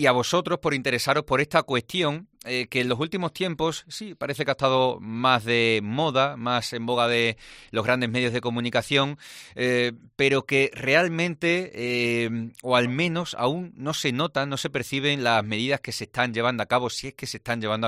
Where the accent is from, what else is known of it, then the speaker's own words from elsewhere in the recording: Extremadura, Spain; Somos extremeños y estamos destinados, nuestro destino es emigrar, formarnos como mucho y salir fuera.